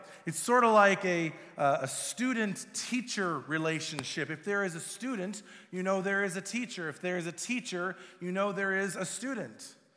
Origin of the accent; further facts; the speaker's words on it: Milton, Wisconsin, United States; also born or lived in Columbus, Ohio; I was born in Ohio, Columbus, Ohio, and of course I moved to Wisconsin, the Milton, Wisconsin area when I was around 7.